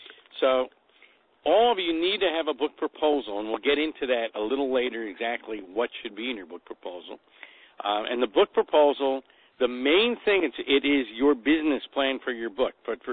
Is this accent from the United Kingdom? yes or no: no; New York, United States; And forgive me, I'm from New York, so I actually, as you can tell, talk, you know, kind of quickly